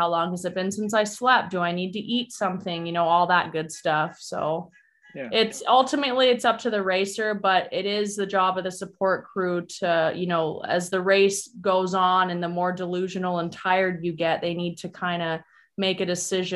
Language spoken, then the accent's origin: English; Oregon, United States; now in Mexico; of the Willamette River and realized like, oh, maybe I could even start an ultra endurance race in my hometown.